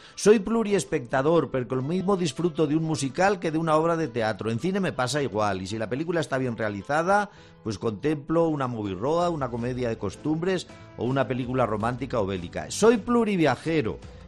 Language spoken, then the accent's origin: Spanish; Zaragoza, Aragon, Spain; born there; now in Madrid, Spain; Yo soy un español que nació en Zaragoza y vive en Madrid.